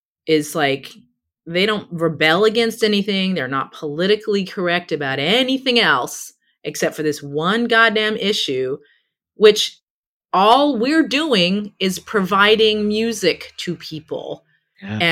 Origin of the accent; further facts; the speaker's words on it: England, United Kingdom; growing up in England in like housing estates